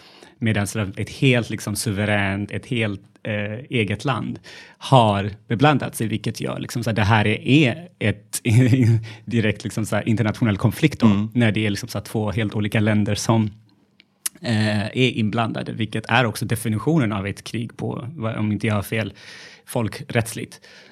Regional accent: Gondar, Amhara, Ethiopia; jag är uppvuxen i Etiopien, i norra Etiopien, i en stad som heter Gondar, i Amhara-regionen. Alltså verkligen så här, mitt i Amhara-regionen.

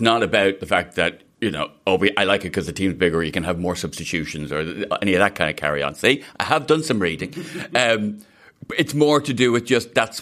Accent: Ireland; growing up in Ireland, you know, being Irish

